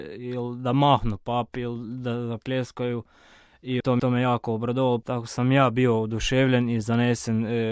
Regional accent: Goričan, Međimurje County, Croatia; dolazim iz Župe Goričan, to je malo mjesto u Međimurju, po zanimanju sam student.

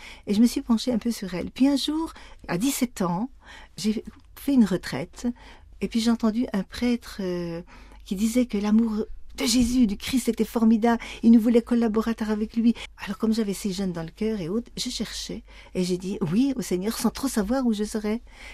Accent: Bourgogne-Franche-Comté, France; Je suis de Franche-Comté, en France.

